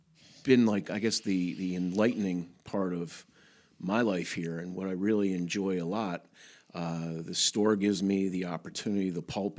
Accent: Princeton, United States; now in Rehoboth, United States; I was born and raised in Princeton, and I've been around the country a little bit, working here and there, and I've been in Rehoboth for 15 years.

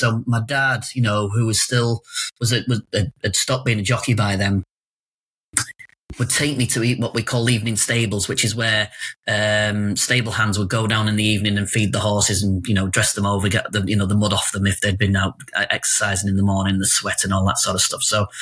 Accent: Middleham, Yorkshire and the Humber, United Kingdom; also born or lived in Africa; But I suppose life really began when I moved back to the UK and moved to Middleham, North Yorkshire, which is kind of like where I say I'm from, even though I say I grew up in Africa. And that being a horse racing town

